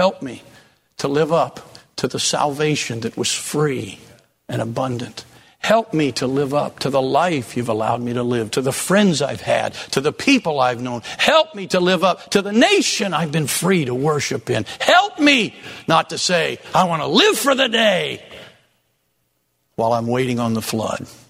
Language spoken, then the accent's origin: English; United States; I'm thankful for my country, and I would hope that I would live up to that privilege that I have of being an American.